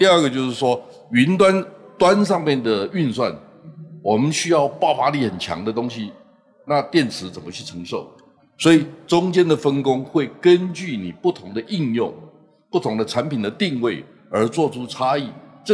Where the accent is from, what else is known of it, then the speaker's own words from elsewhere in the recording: Taiwan; 只要台湾赚到钱，台湾产业赚到钱，我就很高兴，对不对？因为我们是在这边长大嘛